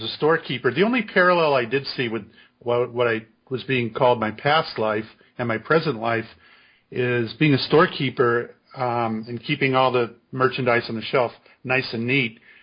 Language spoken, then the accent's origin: English; Florida, United States; born there; now in Salem, United States; I was born in Florida, and this is where I ended up after retirement, but you got to wonder, was there a life plan that put me in Salem, Massachusetts, of all places, you know.